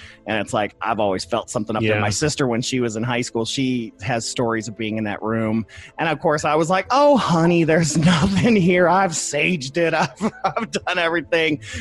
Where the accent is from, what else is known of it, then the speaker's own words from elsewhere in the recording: Toledo, Ohio, United States; I went up to my hometown of Toledo and went up to Detroit.